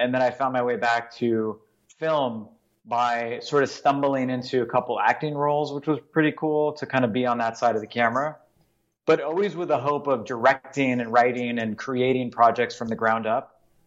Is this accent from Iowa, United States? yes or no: no; Los Angeles, California, United States; So I grew up in Los Angeles, and which means something, right? Because the city you grew up in.